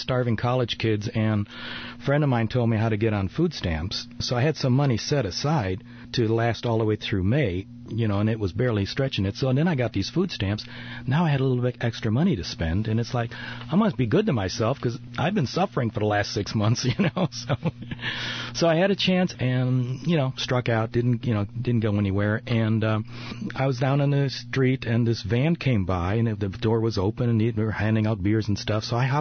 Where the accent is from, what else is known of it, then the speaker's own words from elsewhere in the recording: Chicago, Illinois, United States; I was a news director. I'm a kid from Chicago, you know